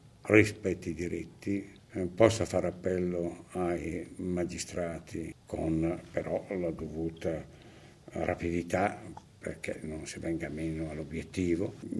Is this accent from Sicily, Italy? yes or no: no; Reggio Emilia, Emilia-Romagna, Italy; born there; nella mia città natale, a Reggio Emilia